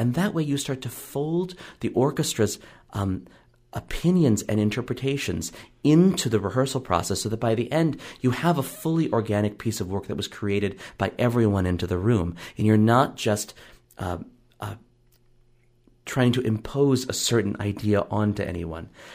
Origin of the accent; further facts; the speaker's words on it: St. Louis, Missouri, United States; I grew up in St. Louis when Leonard Slatkin was music director. And this was I lived two blocks from him.